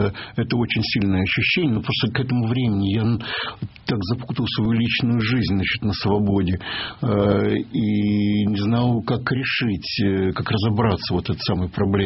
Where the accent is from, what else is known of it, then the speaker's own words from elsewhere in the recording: Odesa, Odesa Oblast, Ukraine; я одессит без твердых принципов.